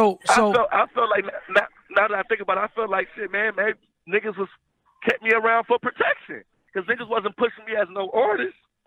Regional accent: Los Angeles, California, United States; Well, I'm from Hoover, like in L.A.

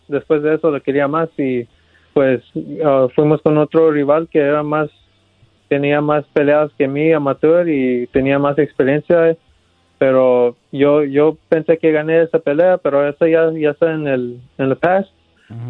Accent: Los Angeles, California, United States; ahí crecí en West LA, West de Los Ángeles, y ahí fui a la escuela, crecí, y nomás para representar de dónde vengo.

